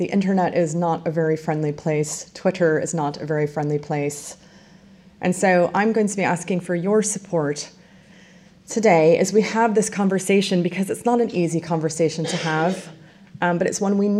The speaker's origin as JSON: {"language": "English", "country": "United States", "tie": "born or raised there", "moved": "yes", "lives_now": "United Kingdom", "said": "because I grew up in the United States and I've moved here and I'm watching the American eyeballing of the NHS with great interest because I've lived it."}